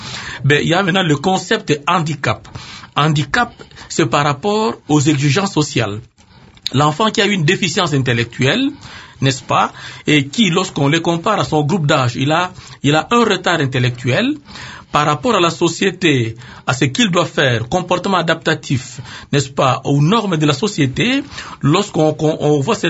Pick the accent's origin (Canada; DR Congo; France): DR Congo; chez nous, en République démocratique du Congo